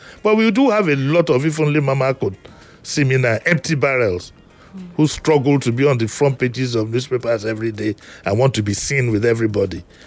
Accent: United Kingdom; I'm proud of my country. I'm British.

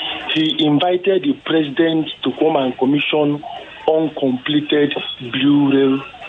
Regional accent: Surulere, Lagos, Nigeria; from Surulere.

